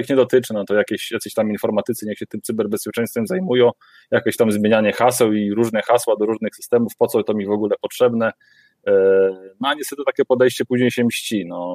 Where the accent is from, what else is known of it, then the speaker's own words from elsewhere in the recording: Warmian-Masurian Voivodeship, Poland; Byłem takim typowym mazurnikiem, też pochodzę trochę z tamtych rejonów